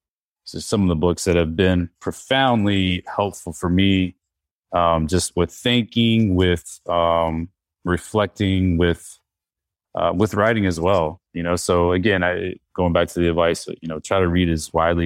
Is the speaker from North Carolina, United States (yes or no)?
yes; North Carolina, United States; I'm from North Carolina, so I published with a small press called Chapel Hill Press